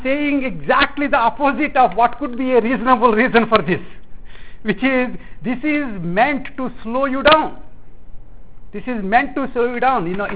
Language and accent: English; India; I'm from India, I use English spelling.